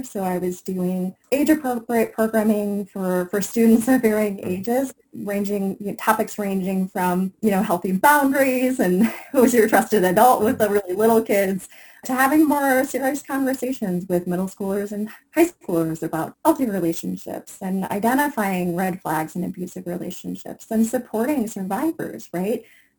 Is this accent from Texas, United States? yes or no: no; Chicago, Illinois, United States; Like I said, my father is from India. I grew up in and around the Chicago, and came down here for my undergraduate program at the university.